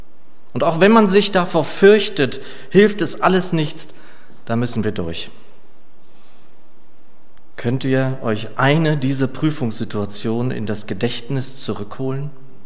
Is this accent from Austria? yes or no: no; Gelnhausen, Hesse, Germany; nach zwei Diensten in Gelnhausen, in meiner alten Heimat, in der eigentlich alles anfing.